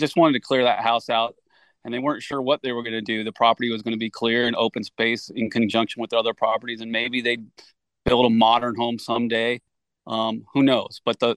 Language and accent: English; California, United States; our family's from California, and I'm native Californian, and that and the work I wanted to do was in California.